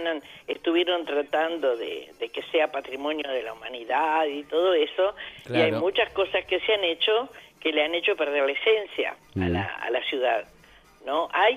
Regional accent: Uruguay; now in La Plata, Argentina; porque no soy platense, yo soy uruguaya, uruguaya apasionada de la ciudad de La Plata.

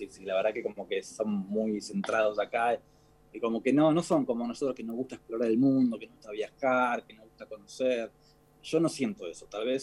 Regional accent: Argentina; moved away; yo cuando le digo que soy de Argentina

